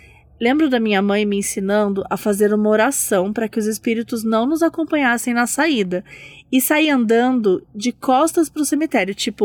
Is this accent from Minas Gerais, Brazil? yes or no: yes; Belo Horizonte, Minas Gerais, Brazil; now in Bosnia and Herzegovina; porque eu tô atualmente na Bósnia e Herzegovina, mas sou de BH, do nosso país, Minas Gerais.